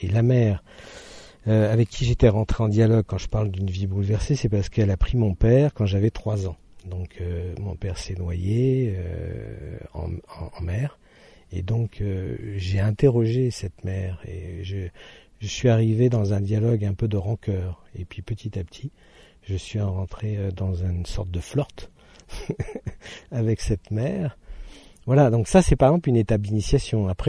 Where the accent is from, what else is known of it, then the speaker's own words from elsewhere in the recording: Normandy, France; Moi je viens de Normandie, d'une société plutôt urbaine, d'un milieu plutôt bourgeois.